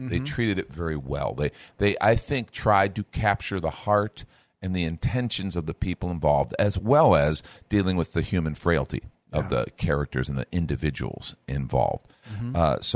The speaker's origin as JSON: {"language": "English", "town": "Chicago", "region": "Illinois", "country": "United States", "tie": "born or raised there", "said": "But I grew up in Chicago, and there was a big Jesus movement."}